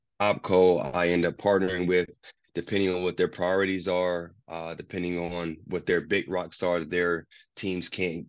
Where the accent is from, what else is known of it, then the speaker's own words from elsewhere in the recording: Ohio, United States; moved away as an adult; now in Florida, United States; I grew up in Ohio, but I became a man in Florida.